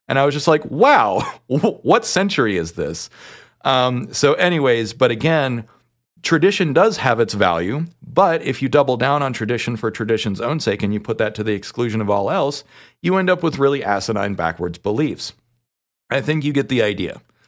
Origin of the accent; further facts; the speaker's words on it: United States; I'm white, I'm a man, I'm an American, that's three right there.